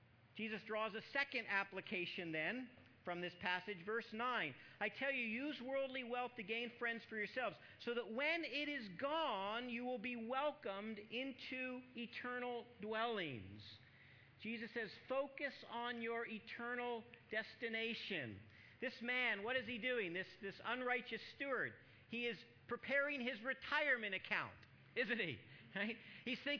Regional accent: the South, United States; I mentioned before that I used to live in the South. I was raised in the South.

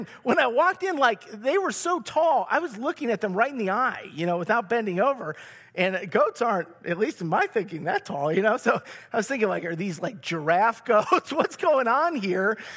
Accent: Buffalo, New York, United States; born there; you know I grew up in the city, kind of. I was born in Buffalo. I'm not really a country boy. I didn't grow up on the farm, you know.

